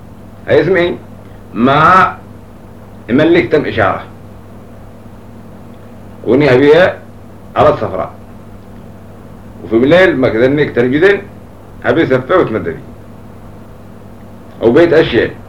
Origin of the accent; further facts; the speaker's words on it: Kordofan, Sudan; انا كردفاني. انا كردفاني ريح سوداني.